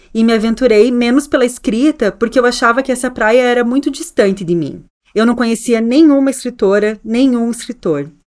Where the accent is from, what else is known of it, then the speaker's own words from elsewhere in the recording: Santa Cecília, Santa Catarina, Brazil; born there; Eu sempre me orgulhei de dizer que nasci em Santa Cecília, uma cidade bem pequena, de uns 16 mil habitantes, que fica ali entre a Serra, o Meio-Oeste e o Planalto Norte de Santa Catarina.